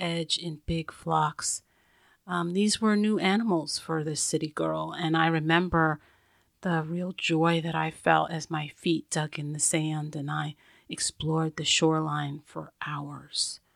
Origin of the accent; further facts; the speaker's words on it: Manhattan, New York, United States; accent: New York; I'm about as city girl as you can get. Born and raised in Manhattan, I'm sure you hear my New York accent.